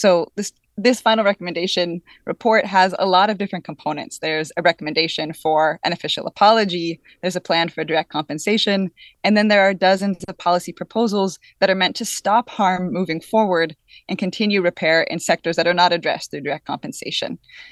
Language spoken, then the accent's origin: English; California, United States; I grew up in California. I went to public school here